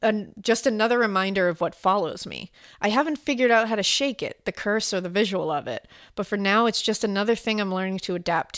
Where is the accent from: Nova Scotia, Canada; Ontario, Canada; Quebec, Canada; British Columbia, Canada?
Quebec, Canada; Sherbrooke; So my hometown of Sherbrooke, Quebec, first responders appear to be the Canadian version of the LAPD.